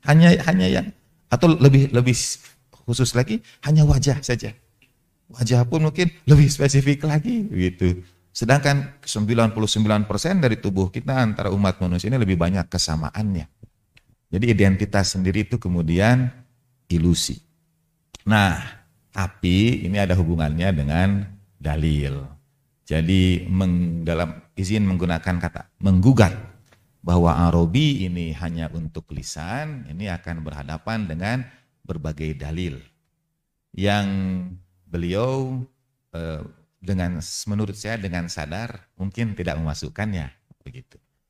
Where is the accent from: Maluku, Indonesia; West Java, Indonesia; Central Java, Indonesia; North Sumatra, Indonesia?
West Java, Indonesia; Karena saya mungkin tumbuh besar di Sunda, istrinya orang Lampung, keturunan Jawa.